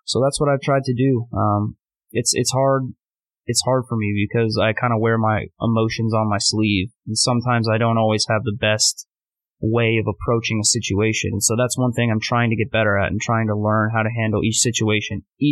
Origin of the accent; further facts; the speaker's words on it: Florida, United States; now in New York City, United States; We're both from Florida, and we grew up close to beaches and close to yards, grass. a lot of space.